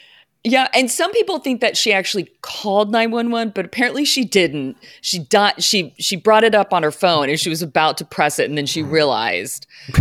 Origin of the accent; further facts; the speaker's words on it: Texas, United States; Honey, I grew up in Texas.